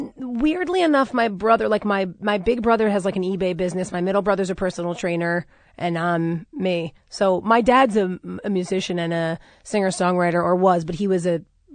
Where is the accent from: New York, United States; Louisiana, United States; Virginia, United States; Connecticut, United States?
New York, United States; Oceanside; moved away as an adult; now in Los Angeles, United States; I moved from New York to L.A. when I was just graduated from high school.